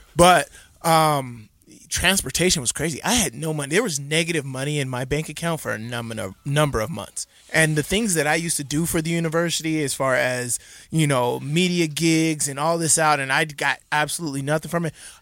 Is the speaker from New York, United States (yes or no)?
no; Las Vegas, Nevada, United States; I'm from Vegas. We don't get no snow down there.